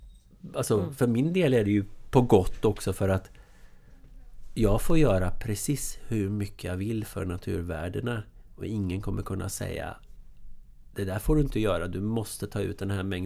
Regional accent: Gothenburg, Västra Götaland County, Sweden; Eller så här, jag är från Göteborg. Och där nere var vi lite så här, närmast föraktfulla mot skogen.

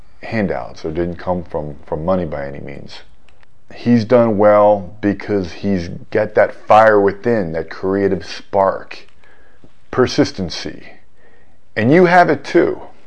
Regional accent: Seminole, Florida, United States; I mean, we grew up in Seminole, Florida. Middle-income, middle-class family

